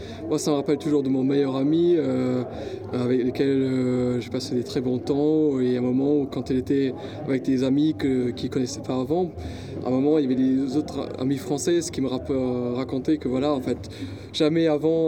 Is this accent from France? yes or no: no; Luxembourg; Je suis originaire du Luxembourg. Là, je suis à Sarreguemines où je travaille.